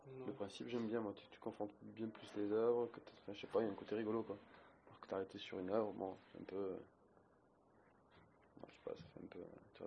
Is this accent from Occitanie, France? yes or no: no; Martigues, Provence-Alpes-Côte d'Azur, France; Non, je suis de Martigues, hein. Je suis né à Martigues, je vis à Martigues.